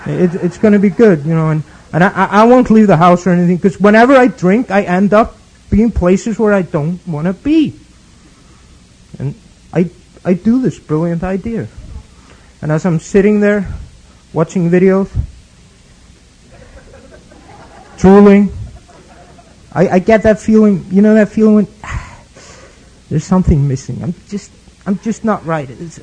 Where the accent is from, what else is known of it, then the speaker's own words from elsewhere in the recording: Iceland; You know, I'm from Iceland. I was 8 years old when I first saw a black, no, excuse me, African-American person.